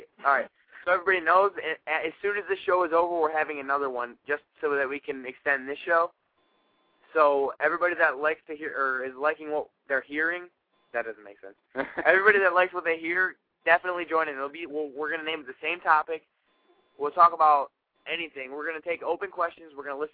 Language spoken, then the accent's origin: English; Ohio, United States; now in Texas, United States; Well, I'm from Ohio, so like the amazing weather is just, it's just beyond me.